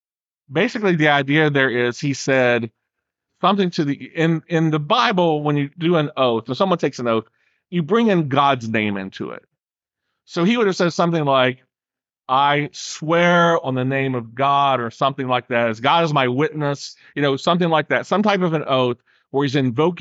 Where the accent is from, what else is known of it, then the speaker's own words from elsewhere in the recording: West Virginia, United States; I'm from West Virginia, but she's from Indiana. But I've always talked funny.